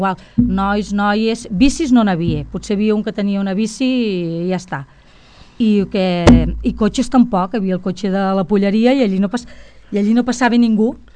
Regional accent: Caputx, Catalonia, Spain; jo vaig néixer al Caputx, a la casa dels meus pares, a l'habitació on dormia la meva germana i jo. Vull dir que sóc nascuda a casa.

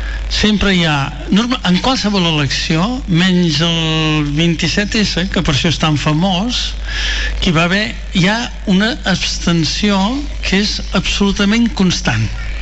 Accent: Verges, Catalonia, Spain; jo sóc de Verges i em costa molt

